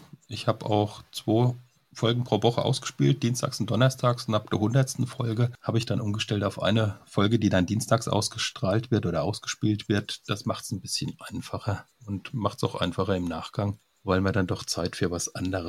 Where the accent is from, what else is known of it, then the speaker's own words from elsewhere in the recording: Germany; Ich komme aus Deutschland und in der Nähe von Mannheim oder Saarbrücken auf der Höhe.